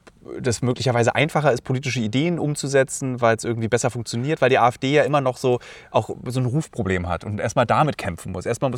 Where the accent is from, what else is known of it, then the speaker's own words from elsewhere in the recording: East Germany, Germany; Nee, ich komme ja auch aus dem Osten. Ich bin da auch groß geworden.